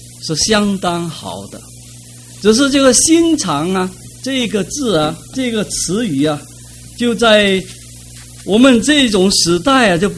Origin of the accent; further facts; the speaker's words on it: China; 我们中国人呢，这个肠子好像是一个情感的部分。